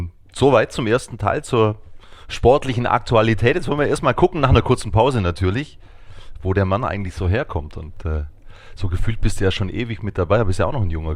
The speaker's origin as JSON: {"language": "German", "region": "Baden-Württemberg", "country": "Germany", "said": "Ich komme aus Oberschwaben, also ich komme aus einer 25.000 Einwohnerstadt. Da gibt es 5 oder 6 Brauereien."}